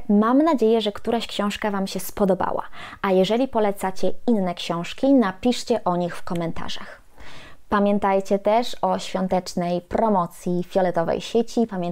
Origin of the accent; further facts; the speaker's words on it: Kraków, Lesser Poland, Poland; usłyszawszy, że jestem z Krakowa